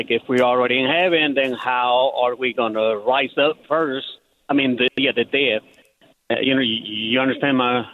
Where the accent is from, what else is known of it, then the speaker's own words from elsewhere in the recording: North Carolina, United States; Yeah, I'm a truck driver, so I'm from North Carolina.